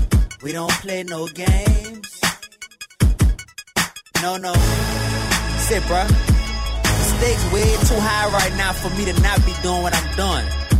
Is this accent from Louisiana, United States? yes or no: yes; New Orleans, Louisiana, United States; I done lost best friends to gun violence before. I'm from New Orleans, what you expect?